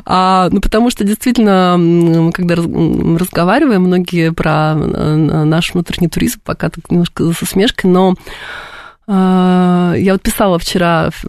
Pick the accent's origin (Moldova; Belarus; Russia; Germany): Russia; Yekaterinburg, Sverdlovsk Oblast; now in Moscow, Russia; Дело в том, что я родом из Екатеринбурга. Я как, ну, достаточно давно уже уехала в Москву, но это мой родной город, который я люблю.